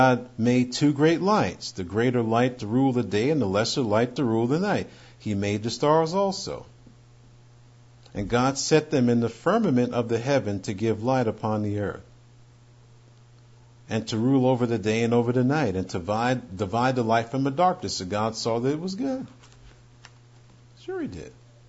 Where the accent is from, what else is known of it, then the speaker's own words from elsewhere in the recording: New York, United States; When I grew up in New York, you could see it. Winter, spring, summer, and fall.